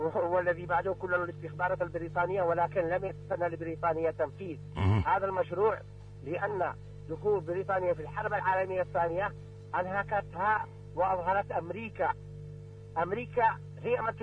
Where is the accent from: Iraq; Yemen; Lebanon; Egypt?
Yemen; Taiz, Taiz Governorate; أنا من تعز ومن شرعب